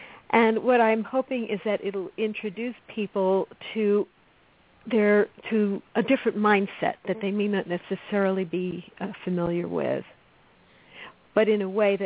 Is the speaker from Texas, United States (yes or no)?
no; New York, United States; Yeah, but, you know, certainly growing up in New York was a challenge.